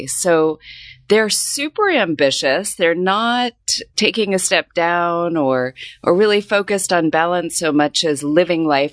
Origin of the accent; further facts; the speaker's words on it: Tucson, Arizona, United States; moved away as an adult; now in Hong Kong; So it's not an interesting story for where I grew up in Tucson, Arizona, but now that I've spent 20 years living abroad